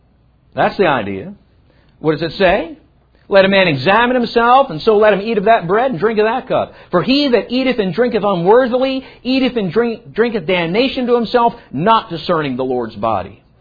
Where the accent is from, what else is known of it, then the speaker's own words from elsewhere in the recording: Philadelphia, Pennsylvania, United States; Listen, I'm from Philadelphia. Go kid somebody else. I never heard the gospel until I got out of there and got in the army, man. You ain't going to hear it much up in them parts, folks.